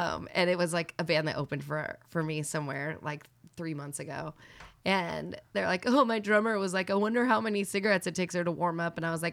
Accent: Rancho Cucamonga, California, United States; I'm from Rancho Cucamonga, California.

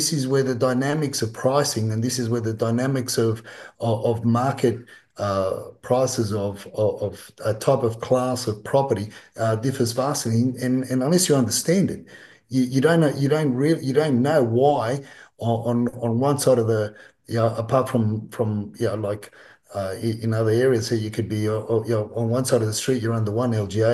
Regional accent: Sydney, New South Wales, Australia; we grew up in Sydney where there was from 3 4 million people to now

